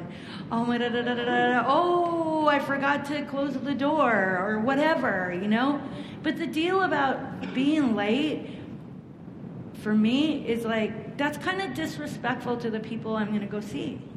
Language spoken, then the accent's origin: English; Pacific Northwest, United States; See, I'm from the Pacific Northwest and I'm part Native American and I spend a lot of time with the Native Americans.